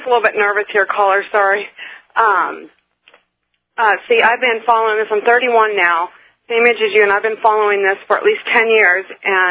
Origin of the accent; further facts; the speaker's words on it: Seattle, Washington, United States; I'm originally from Seattle, and I've been in Ohio for about 2 years now